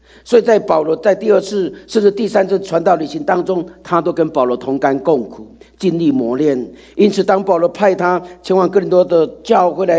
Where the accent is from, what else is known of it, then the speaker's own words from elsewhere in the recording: Taiwan; 讲这个不妨，因为我从台湾来